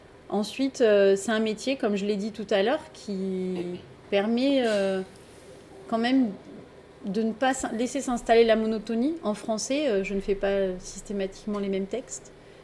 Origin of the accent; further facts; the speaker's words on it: Provence-Alpes-Côte d'Azur, France; Alors moi je suis originaire des Alpes-Maritimes. J'ai fait 15 ans dans les Alpes-Maritimes, 5 ans ensuite à Fayence. Et là j'ai déménagé.